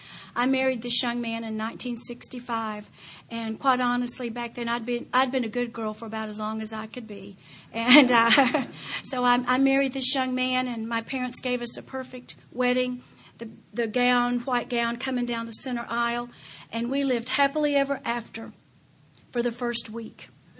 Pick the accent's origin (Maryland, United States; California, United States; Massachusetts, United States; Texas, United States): Texas, United States; Odessa; I grew up in West Texas, Odessa. And it was a wholesome time.